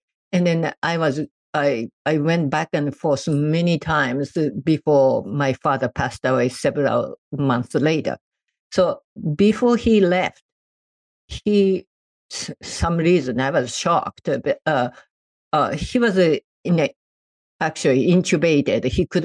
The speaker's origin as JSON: {"language": "English", "country": "Japan", "moved": "as an adult", "lives_now": "United States", "said": "For that purpose, we didn't have enough financial aid because my husband was from England. I was from Japan. I came to the States with two suitcases, nothing else."}